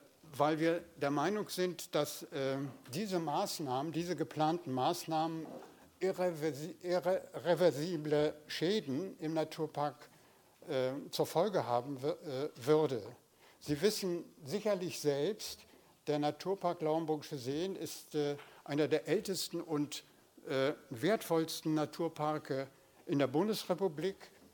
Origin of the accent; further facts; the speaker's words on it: Horst, Schleswig-Holstein, Germany; ich komme aus Horst